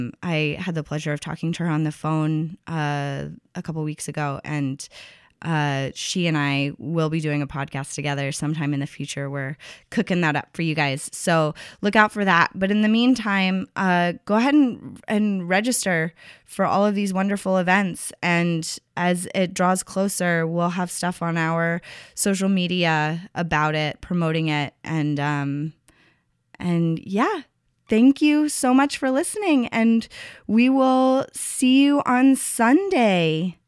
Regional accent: Tennessee, United States; I see my home state, Tennessee, there is an event in Nashville

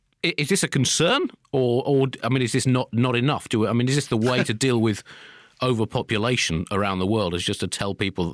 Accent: United Kingdom; If I had to prove that I'm British, well, I don't know. I mean, obviously, if you cut me, I bleed red, white and blue

